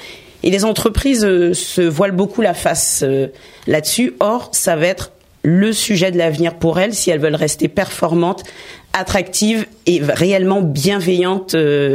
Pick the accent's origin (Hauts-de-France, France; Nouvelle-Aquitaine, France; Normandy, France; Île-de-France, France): Île-de-France, France; Villiers-le-Bel; also born or lived in Sarcelles; J'ai grandi à Villiers-le-Bel et à Sarcelles.